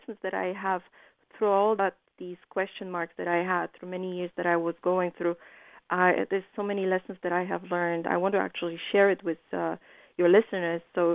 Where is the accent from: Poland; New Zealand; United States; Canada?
Poland; English is a second language; I think that what helped me is my being very naive when I was coming from Poland.